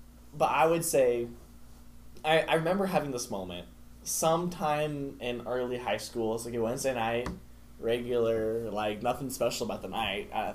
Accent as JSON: {"language": "English", "town": "Tulsa", "region": "Oklahoma", "country": "United States", "tie": "born or raised there", "said": "We'll so, I was born in Tulsa, Oklahoma. Born and raised, same house and everything. It's kind of cool."}